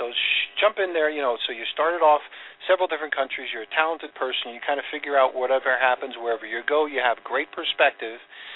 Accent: New York, United States; I grew up in New York, and not that New York is a different country, but there are a lot of different ethnic areas.

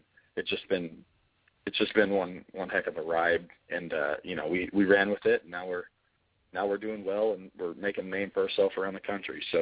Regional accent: Washington, United States; I am a Washington State boy.

